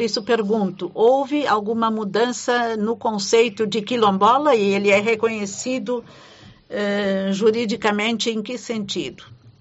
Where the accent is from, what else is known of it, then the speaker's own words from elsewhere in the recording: Bavaria, Germany; Portuguese is a second language; eu sou da região de Nürnberg e tive várias vezes em Manaus.